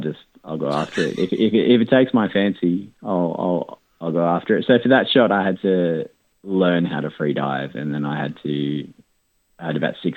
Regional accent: Cooma, New South Wales, Australia; I have a gallery in my hometown of Cooma

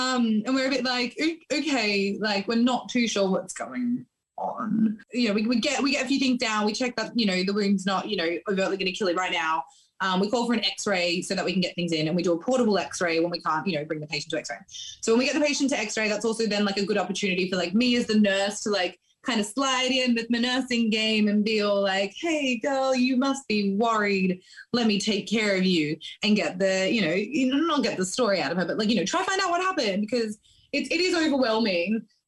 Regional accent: Australia; moved away as an adult; now in Birmingham, United Kingdom; I'm also an Australian who's currently living over in Birmingham in the UK.

